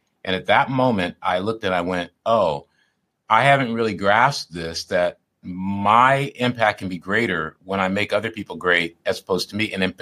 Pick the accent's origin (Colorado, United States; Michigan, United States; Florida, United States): Michigan, United States; And I grew up in Michigan and I grew up with coaches that were very disciplined